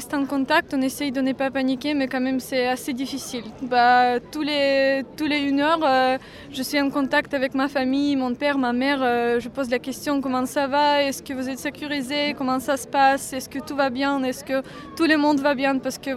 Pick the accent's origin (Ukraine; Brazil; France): Ukraine; Chernihiv Oblast; born there; French is a second language; moved away as an adult; also born or lived in Kyiv; Je viens d'Ukraine, j'étais née pas loin de la région, j'étais née en région de Tchernigiv, pas loin de la capitale, c'est 80 km de la capitale. Et j'ai fait mes études et j'ai vécu à la capitale pendant 6 ans.